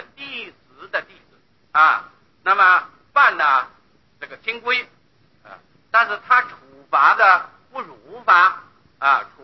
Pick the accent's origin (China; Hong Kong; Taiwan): Taiwan; 我们台湾人说叫做金瓜街